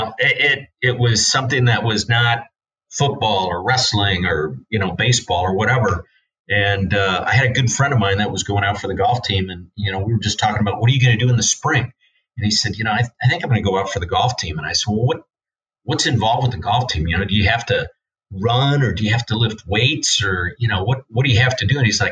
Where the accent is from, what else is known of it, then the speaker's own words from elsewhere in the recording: Champaign, Illinois, United States; I grew up in Champaign, Illinois, and I'll never forget.